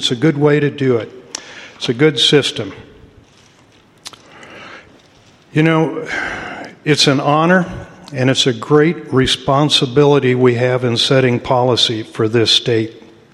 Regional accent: Midwest, United States; Remember, I grew up in the Midwest. All the lakes and farm ponds look like chocolate milk.

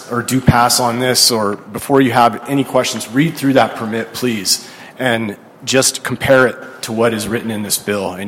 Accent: Bozeman, Montana, United States; I'm from Bozeman, Montana. I'm a veteran, and I'm an outdoorsman.

